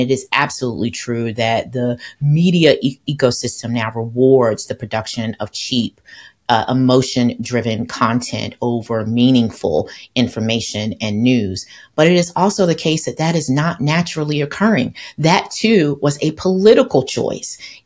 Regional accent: United States; I grew up, I like to say to people, I grew up in Bill Clinton's America, in a post-Cosby black fever dream of upward social mobility.

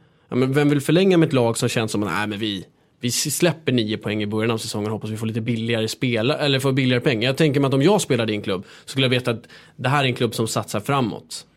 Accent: Stockholm, Stockholm County, Sweden; jag är uppväxt här i Stockholm

